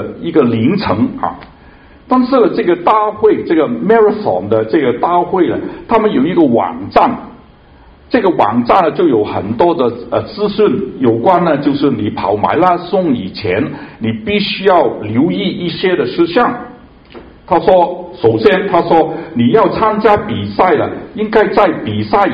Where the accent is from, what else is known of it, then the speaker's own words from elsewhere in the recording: Hong Kong; now in Edmonton, Canada; 我来加拿大已经住了很多年，但是我是在香港出生长大的，所以我是中国人，我也是一个香港人，但是我也是加拿大人啊，我也是爱城的市民啊，我很多重的身份啊。